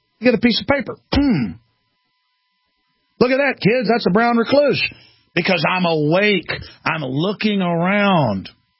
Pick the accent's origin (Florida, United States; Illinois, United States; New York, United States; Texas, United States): Texas, United States; I can't tell you how many times there's been a millipede or a spider or a scorpion in my boots growing up in Texas.